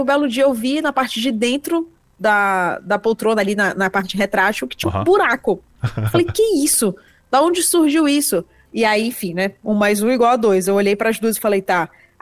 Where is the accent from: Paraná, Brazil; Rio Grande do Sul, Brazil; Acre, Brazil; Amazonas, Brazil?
Amazonas, Brazil; Manaus; moved away as an adult; now in São Paulo, Brazil; Sou de Manaus, Amazonas, morei lá até meus 24 anos e me mudei para São Paulo, que é onde eu moro hoje